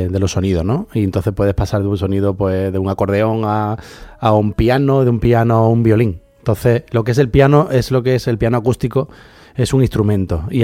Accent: Andalusia, Spain; moved away; indefectiblemente acabo paseando pues por mi niñez, por mi adolescencia, por tanto, por mi tierra.

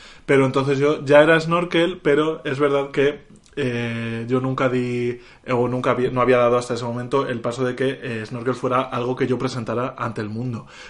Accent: Castilla-La Mancha, Spain; en Albacete, de donde soy oriundo, una palabra preciosa, de un pueblo.

